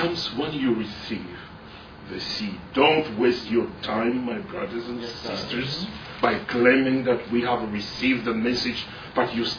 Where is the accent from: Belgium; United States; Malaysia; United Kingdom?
Belgium; English is a second language; I come from Belgium, he comes from Singapore, but it's also a country that we live.